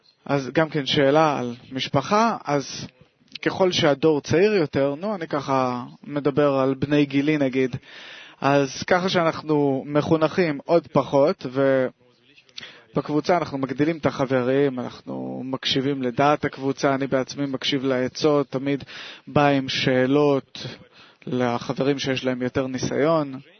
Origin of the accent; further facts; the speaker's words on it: Kyiv, Ukraine; אני מקייב.